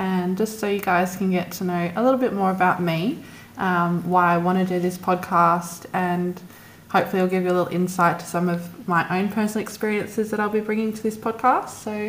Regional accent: Western Australia, Australia; mostly WA though, which I will always appreciate that I got to experience my home state before I sort of ventured off the rest of Australia and the world.

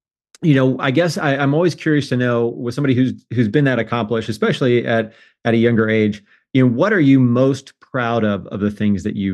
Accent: Indiana, United States; my wife is from California. I'm from Indiana.

